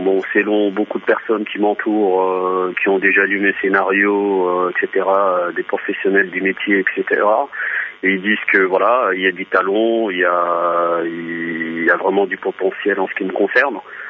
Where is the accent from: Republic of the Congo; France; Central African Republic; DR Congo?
DR Congo; par rapport à mon pays d'origine qui est le Congo, la RDC.